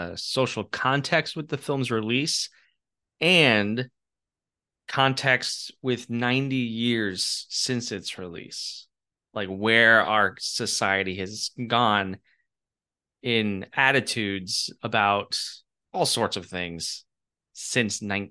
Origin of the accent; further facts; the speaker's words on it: Florida, United States; Well, I'm from Florida, and it's basically the Australia of America.